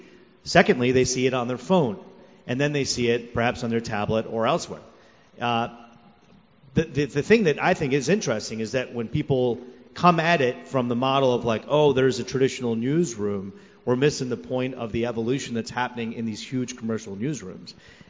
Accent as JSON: {"language": "English", "town": "Troy", "region": "Michigan", "country": "United States", "said": "I'm from Troy."}